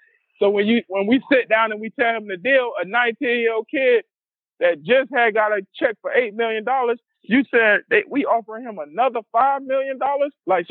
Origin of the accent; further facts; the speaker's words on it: Miami, Florida, United States; And me, I'm from Miami, Florida. A young kid from Miami, Florida goes down